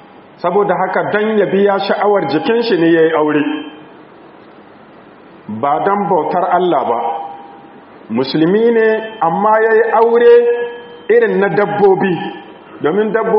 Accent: Niger; اللهم اجعل بلادنا النيجر آمنا مطمئنا

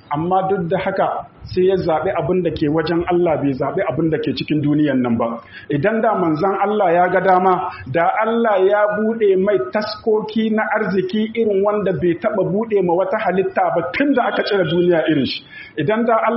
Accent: Niger; اللهم اجعل بلادنا النيجر آمنا مطمئنا سخاء رخاء وسائر بلاد المسلمين

